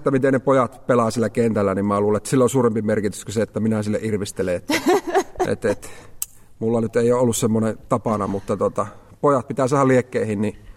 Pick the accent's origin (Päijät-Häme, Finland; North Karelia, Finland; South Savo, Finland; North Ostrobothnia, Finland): North Ostrobothnia, Finland; Oulu; Oma minun kotikaupunki, että herättää aina tunteita, positiivisia tunteita, kun sinne urheilutalolle on monta kymmentä vuotta päivittäin melkein mennyt